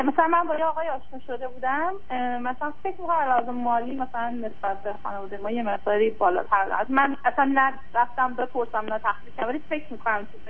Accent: Iran; خودم تو ایران بزرگ شدم و بیشتر عمرم اونجا بودم

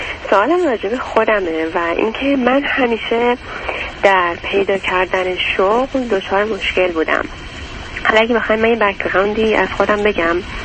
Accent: California, United States; وقتی که برگشتم به شهر خودم تو سادن کالیفرنیا، نتونستم که شغلی باش بگیرم

